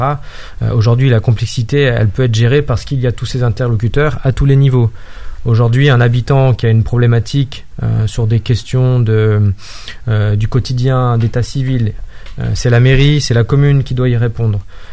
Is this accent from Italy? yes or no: no; La Verpillière, Auvergne-Rhône-Alpes, France; j'ai 32 ans, je suis natif de la commune de la Verpillière, j'y ai toujours vécu, j'y ai grandi, j'y ai fait toute ma scolarité.